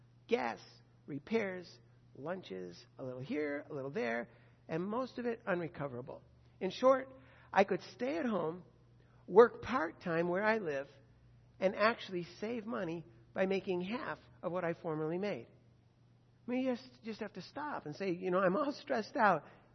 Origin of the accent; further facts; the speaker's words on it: United States; I'm an American. I'm not doing that.